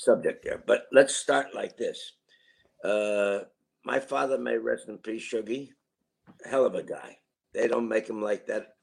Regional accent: Newark, New Jersey, United States; Newark and suburbs, Mayport, New Jersey.

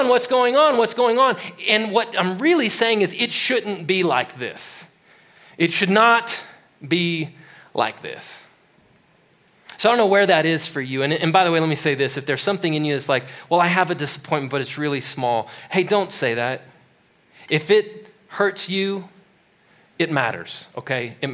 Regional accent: Texas, United States; I'm from Texas. And in Texas, after you get your high school diploma, they give you a wife.

